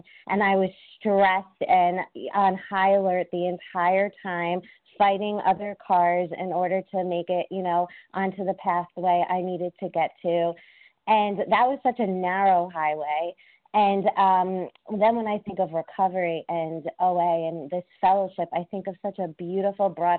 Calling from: New York, United States; in New York.

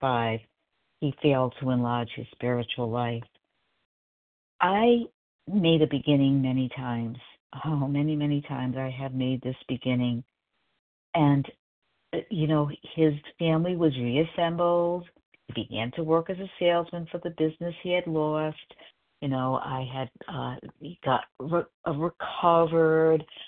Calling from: South Carolina, United States; Oh, South Carolina.

